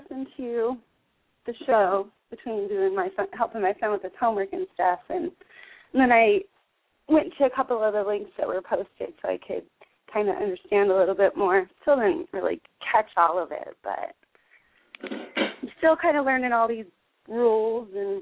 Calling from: Arizona, United States

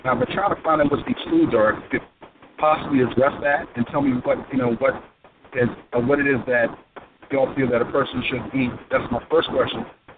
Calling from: Baltimore, Maryland, United States; I'm calling from Baltimore.

